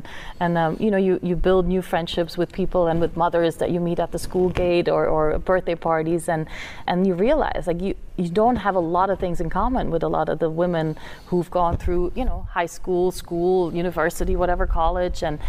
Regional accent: Flanders, Belgium; she was from the French side, I was from the Flemish side, but we always, you know, came together in the bigger tournaments in Belgium first

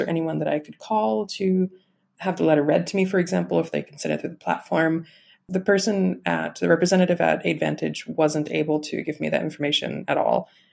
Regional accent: United States; Hey there. I'm an American abroad

